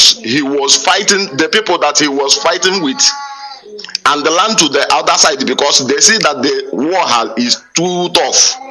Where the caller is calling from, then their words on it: Mozambique; Yeah, I am calling you from Mozambique.